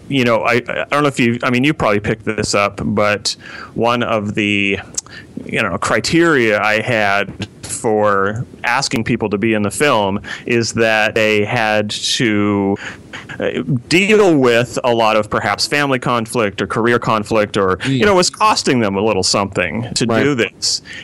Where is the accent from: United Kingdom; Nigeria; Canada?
Canada; Alberta; also born or lived in Saskatchewan / Bay Area / Northwest; now in United States; I'm based in Southern California right now. Actually grew up in Canada, spent some time in the Bay Area, spent some time in the beautiful Northwest up in your country, but been here for about 15 years now.